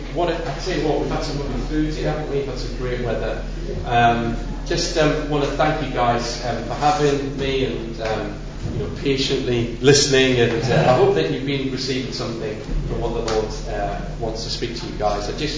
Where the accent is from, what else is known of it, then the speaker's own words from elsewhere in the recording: Newcastle, North East England, United Kingdom; now in London, United Kingdom; And I'm from Newcastle, as you know, and now I'm really committedly involved in London.